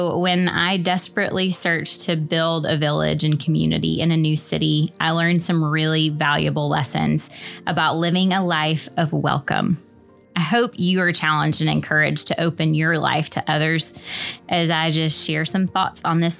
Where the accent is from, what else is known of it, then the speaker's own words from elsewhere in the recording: South Carolina, United States; I grew up in the South, South Carolina, to be exact. My childhood home was a ranch-style house with a porch.